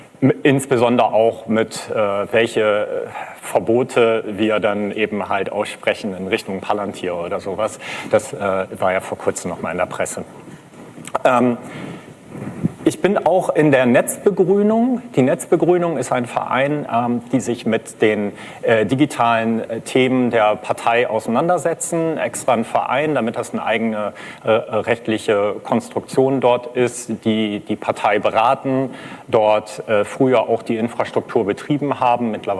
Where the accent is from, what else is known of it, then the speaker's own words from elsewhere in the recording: Lower Saxony, Germany; In Niedersachsen haben wir Kommunalwahl, wo ich herkomme.